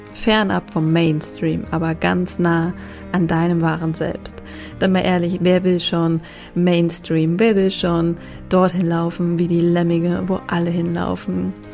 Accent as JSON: {"language": "German", "region": "Hamburg", "country": "Germany", "tie": "born or raised there", "said": "Ein Gruß geht nach Hamburg, in meine Heimat."}